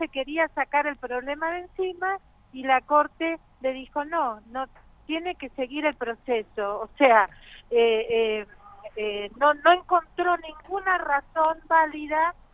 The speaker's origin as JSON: {"language": "Spanish", "country": "Argentina", "said": "me hieren como argentina"}